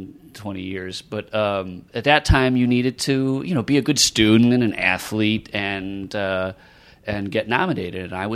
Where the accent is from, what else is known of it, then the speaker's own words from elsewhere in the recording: Milwaukee, Wisconsin, United States; Milwaukee.